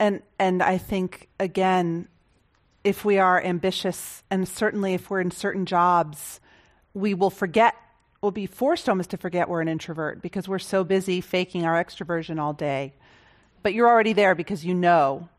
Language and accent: English; Boston, Massachusetts, United States; because I'm from Boston.